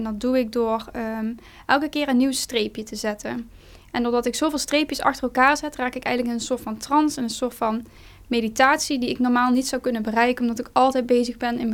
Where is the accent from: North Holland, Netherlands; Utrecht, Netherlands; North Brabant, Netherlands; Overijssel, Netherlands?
North Brabant, Netherlands; Helmond; uit Helmond en ik mag deze week in het Opium Atelier werken.